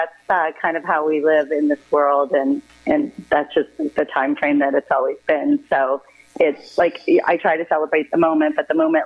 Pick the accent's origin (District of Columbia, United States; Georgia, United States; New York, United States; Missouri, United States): Georgia, United States; Augusta; born there; Fun fact, I was born in Augusta, Georgia, but which is like I only lived there a couple of years